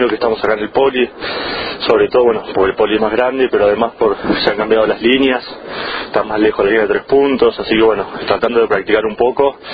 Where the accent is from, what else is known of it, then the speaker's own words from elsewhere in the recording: Argentina; sabemos como todo argentino qué significa jugar contra Brasil